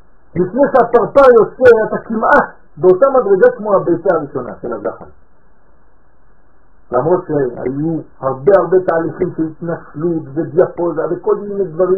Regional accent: France; now in Israel; אנחנו עלינו מצרפת. אנחנו יודעים על מה מדברים. יש לנו יתרון על אלה שנולדו פה. מה היתרון? שאנחנו היינו בחוץ

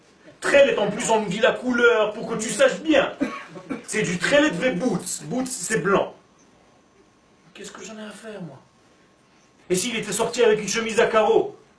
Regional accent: Israel; born there; first language Hebrew; French is a second language; Je sais que mon français est très sale. Et très pauvre, et malade. Je suis né en Israël et ma langue natale c'est l'hébreu.

